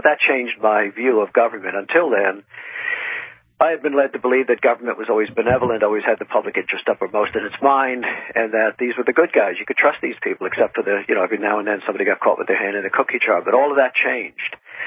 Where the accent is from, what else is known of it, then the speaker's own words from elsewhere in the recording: United States; So I decided it was my responsibility as an American to start paying better attention